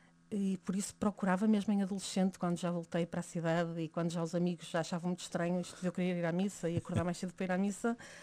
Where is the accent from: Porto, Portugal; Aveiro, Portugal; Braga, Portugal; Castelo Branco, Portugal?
Braga, Portugal; Barcelos; now in Lisbon, Portugal; Eu sou barcelense, uma minhota que se identifica muito com a sua terra. E agora sou, como disse, escrava do Sagrado Coração de Jesus. Estou a viver em Lisboa, já depois de 15 anos de ter entrado para a congregação.